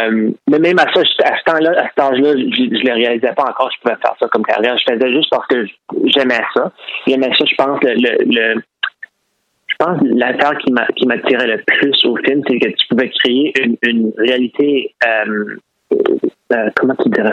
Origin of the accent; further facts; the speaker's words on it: Fredericton, New Brunswick, Canada; also born or lived in Halifax / Toronto; je suis originaire de Fredericton moi-même. J'ai grandi à Fredericton, j'étais à l'école Saint-Anne de la maternelle jusqu'à grade 12. Puis j'ai ensuite déménagé à Halifax et ensuite à Toronto